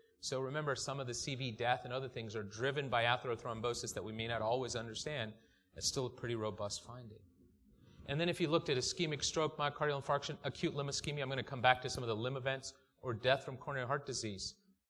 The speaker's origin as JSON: {"language": "English", "region": "North Carolina", "country": "United States", "said": "This is something I do because I'm from North Carolina."}